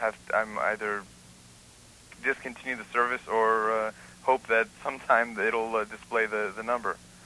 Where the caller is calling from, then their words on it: Manhattan, New York, United States; I'm calling from Manhattan.